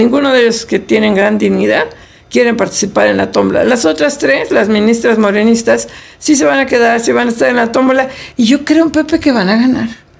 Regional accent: Mexico

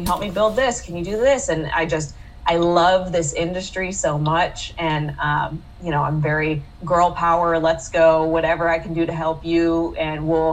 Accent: Michigan, United States; now in Arizona, United States; So I grew up in Michigan, kind of suburbs of Detroit, and there's not much horse stuff in that specific area.

